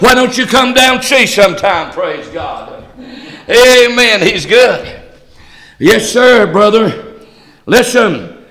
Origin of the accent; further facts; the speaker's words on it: North Carolina, United States; I told you last night I was born and raised in Stokes County, North Carolina. Daddy had a big farm, 111 acres on that farm.